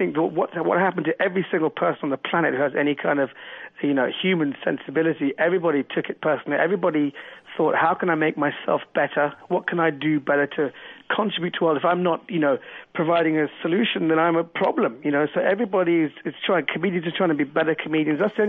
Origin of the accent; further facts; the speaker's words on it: Gothenburg, Västra Götaland, Sweden; English is a second language; I'm from Gothenburg, Sweden.